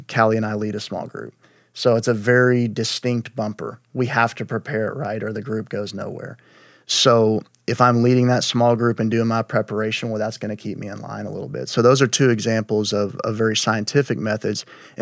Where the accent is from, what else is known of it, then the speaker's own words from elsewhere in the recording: Houston, Texas, United States; He's someone that comes to my mind because I grew up in Houston.